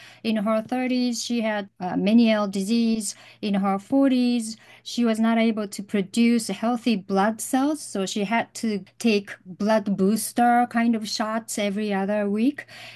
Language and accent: English; Hiroshima, Japan; born or raised there